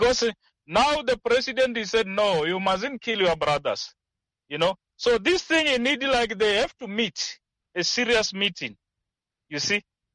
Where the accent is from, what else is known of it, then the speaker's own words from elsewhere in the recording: Limpopo, South Africa; Look for like for my side, me, I'm from Limpopo. So Limpopo is very rare to see something like this.